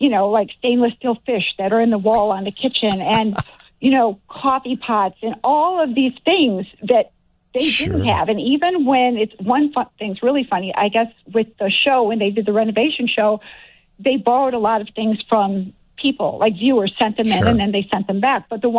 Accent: Elmhurst, Illinois, United States; Yes, I'm from Elmhurst.

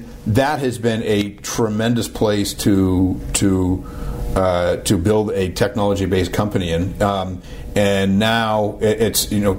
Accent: Boston, Massachusetts, United States; I'm from Boston.

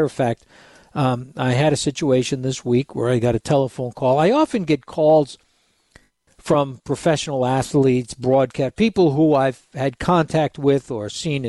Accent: Bronx, New York, United States; Again, it was Yankee Stadium because I grew up in the Bronx

